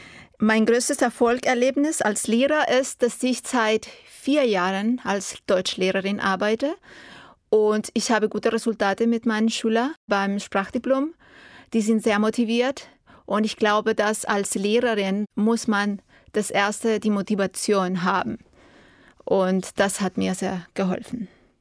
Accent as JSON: {"language": "German", "region": "Magallanes", "country": "Chile", "second_language": "German", "said": "Ich komme aus Patagonien, Chile. Ich bin geboren im Jahr 1972. Ich arbeite als Deutschlehrerin an der deutschen Schule in Punta Arenas"}